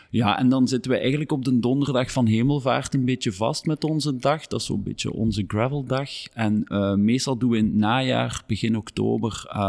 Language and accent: Dutch; Overpelt, Limburg, Belgium; Wel, ik ben eigenlijk van Noord-Limburg afkomstig, van Overpelt.